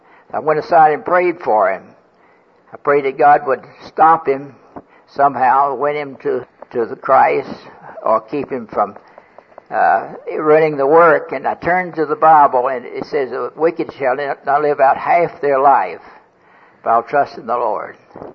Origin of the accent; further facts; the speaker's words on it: Birmingham, Alabama, United States; I went in the Navy. I came from Birmingham, Alabama. And I figured I would show up these Yankees around